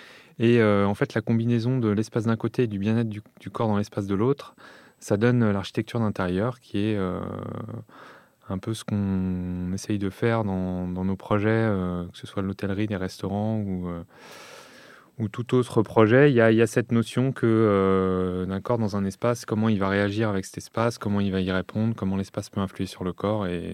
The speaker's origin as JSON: {"language": "French", "town": "Lyon", "region": "Auvergne-Rhône-Alpes", "country": "France", "tie": "born or raised there", "said": "J'ai grandi à Lyon, moi."}